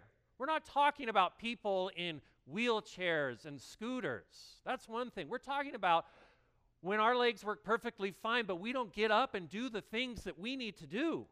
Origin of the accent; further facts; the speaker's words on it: Sedona, Arizona, United States; now in Upland, United States; Yeah, I'm from Arizona, and I'm from the mountains, okay? So the mountains get cool. The weather in Upland is a lot like my hometown in Sedona, actually.